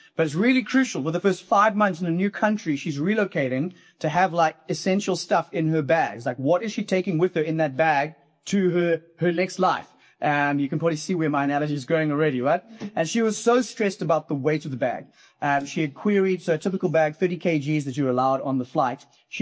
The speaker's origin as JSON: {"language": "English", "country": "Zimbabwe", "tie": "born or raised there", "moved": "yes", "lives_now": "Cape Town, South Africa", "said": "I was raised in Zimbabwe, but I've been down in Cape Town for about 20 years now."}